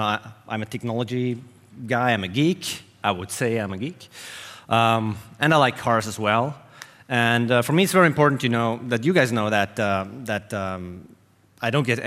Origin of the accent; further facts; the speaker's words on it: Switzerland; I'm from Switzerland, and I've done this presentation like 10 times around the world.